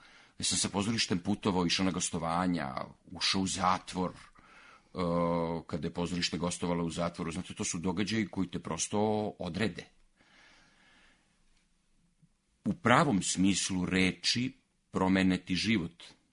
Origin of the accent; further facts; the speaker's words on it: Niš, Southern and Eastern Serbia, Serbia; Pa ja sam rođen pored Čaira, znači moglo bi se reći da sam Čairac, jel?